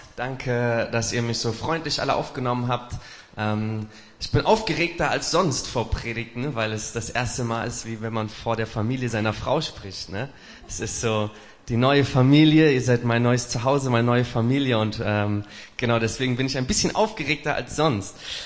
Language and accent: German; Neuwied, Rhineland-Palatinate, Germany; born there; Ich bin 20.04.1991 geboren in Neuwied.